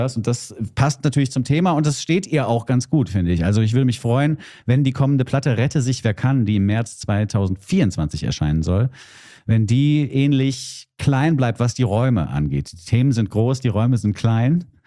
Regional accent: Hesse, Germany; Also es macht mich auch fertig als Hesse

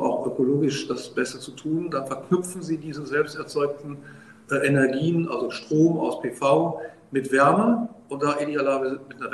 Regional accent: North Rhine-Westphalia, Germany; now in Dresden, Germany; Ich komme aus dem Bergischen Land, sitze gerade in Dresden

